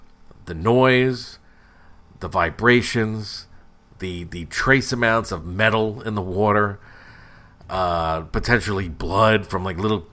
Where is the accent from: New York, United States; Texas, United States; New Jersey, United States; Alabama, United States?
New Jersey, United States; growing up on the Jersey Shore, we would see like the occasional Makos